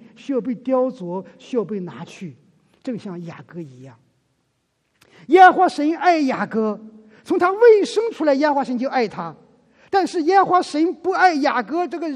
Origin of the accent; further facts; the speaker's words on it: China; 你像我们中国人常常用把我们自己那些自以为的小聪明而自很骄傲